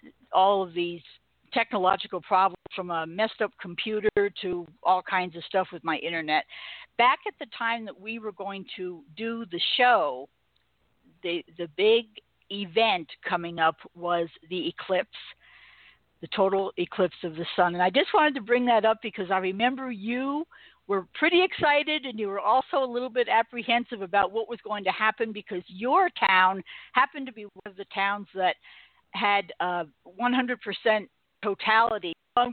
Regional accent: New York, United States; The sad fact of the matter is I was born and raised in New York, so I should probably know that.

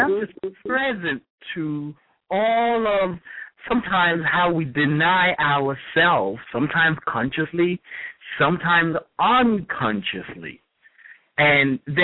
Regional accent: Nigeria; English is a second language; now in United States; So much so that growing up in Nigeria, you know, my experience of the tradition, the culture, or what people call the Yoruba tradition here, it was considered evil.

